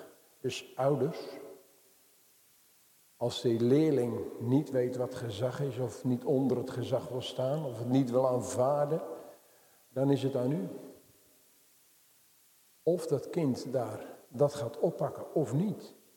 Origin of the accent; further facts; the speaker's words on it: Ochten, Gelderland, Netherlands; ik kom uit Ochten. Plaats in de Betuwe.